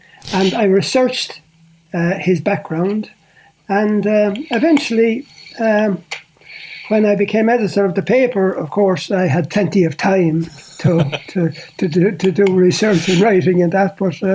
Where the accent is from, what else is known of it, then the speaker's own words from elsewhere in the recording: Portlaoise, County Laois, Ireland; I come from Portlaoise. I had worked in many places before that, but coming back to Portlaoise